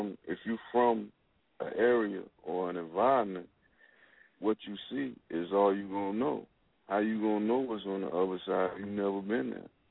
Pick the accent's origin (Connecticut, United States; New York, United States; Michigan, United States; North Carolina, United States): North Carolina, United States; Wilmington; You know, I'm an artist from Wilmington, North Carolina.